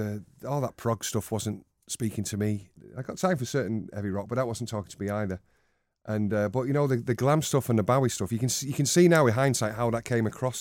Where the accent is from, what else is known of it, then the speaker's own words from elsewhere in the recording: Denton, North West England, United Kingdom; born there; I was born in Denton, 1965, I'm 53. My dad is Irish, Frank, from County Cavan in Ireland. My mum was English